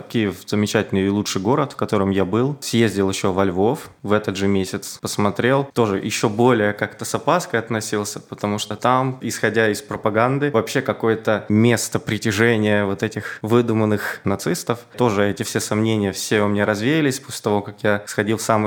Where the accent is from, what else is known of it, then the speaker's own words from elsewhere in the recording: Chelyabinsk, Chelyabinsk Oblast, Russia; moved away as an adult; now in Latvia; Я сам родился в России, в Челябинске. Прожил я там 19 лет.